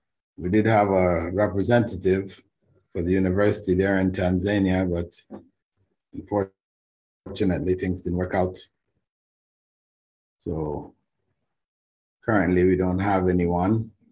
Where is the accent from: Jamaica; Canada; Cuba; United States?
Jamaica; born there; Not too far from where I was born in Jamaica.